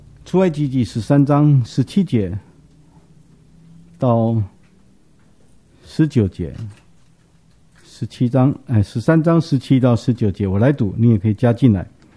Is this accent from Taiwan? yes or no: yes; Taiwan; 就像我们台湾话讲碰轰